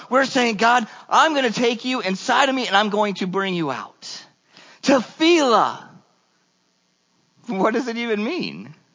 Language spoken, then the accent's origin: English; Decatur, Illinois, United States; I'm originally from Decatur, Illinois, but throughout life I've moved here and there and everywhere else.